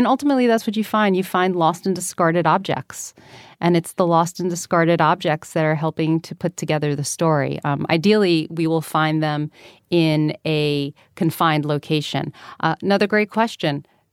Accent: New York City, New York, United States; born or raised there

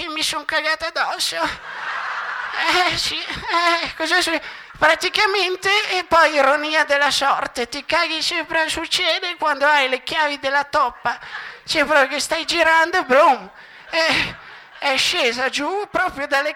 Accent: Milan, Lombardy, Italy; io sono di Milano

